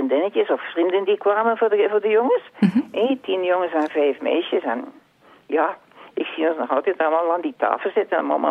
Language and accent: Dutch; Bruges, West Flanders, Belgium; Ik ben opgegroeid in Brugge. Mm-hmm. Maar dan, ja, na mijn huwelijk zijn we naar Loppen getrokken eigenlijk.